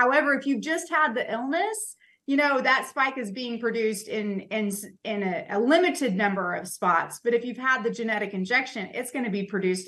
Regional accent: Oklahoma, United States; now in Missouri, United States; And I am only in Missouri now. I grew up in Oklahoma, but now I'm all Missouri.

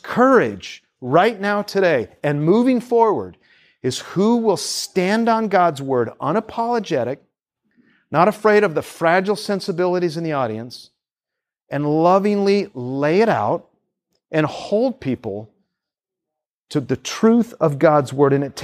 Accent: Seattle, Washington, United States; I grew up in Seattle. We grew up in Seattle with many of our neighbors as gay married couples.

